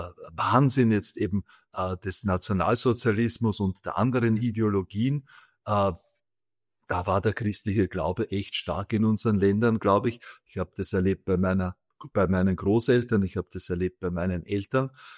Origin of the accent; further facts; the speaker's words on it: Austria; ich bin Österreicher